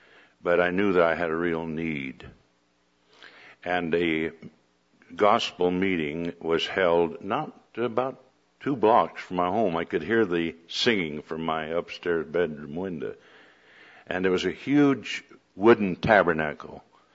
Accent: Whittier, California, United States; born there; And by the way, I was born in Whittier on June 30th, 1912.

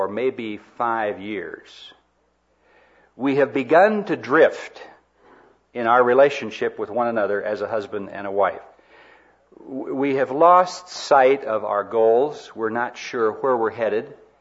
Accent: Peoria, Illinois, United States; also born or lived in Rushville, United States; And Peoria was my hometown. I was born in a little town downriver from there called Rushville, Illinois. Anybody know where Rushville, Illinois is?

